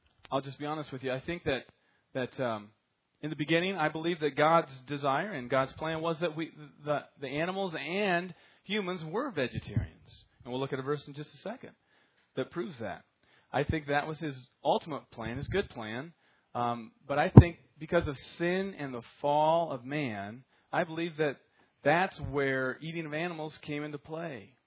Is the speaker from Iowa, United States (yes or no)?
yes; Iowa, United States; You know, I come from Iowa, and when I went to Iowa State University